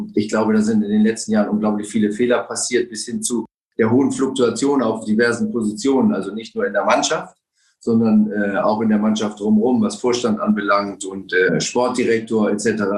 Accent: Rendsburg, Schleswig-Holstein, Germany; born there; Und ich bin in Rendsburg geboren, also Schleswig-Holstein war damals völlig klar, war natürlich HSV-Land.

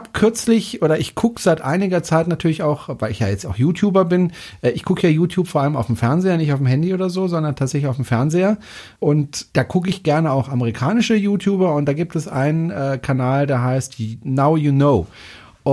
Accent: Gundelfingen, Baden-Württemberg, Germany; Also ich bin selbst in Freiburg aufgewachsen, beziehungsweise in Gundelfing. Das liegt direkt neben Freiburg

